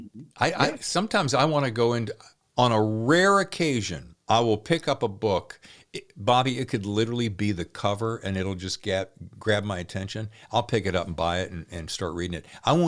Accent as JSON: {"language": "English", "region": "the South", "country": "United States", "said": "that got my attention because I'm from the Dirty South."}